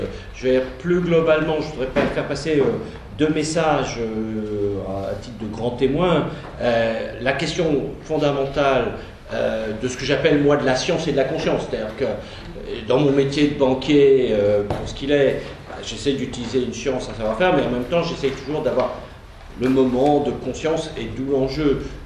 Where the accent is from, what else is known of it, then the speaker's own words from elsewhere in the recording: France; En tant que Français, je veux dire, ouvert sur le monde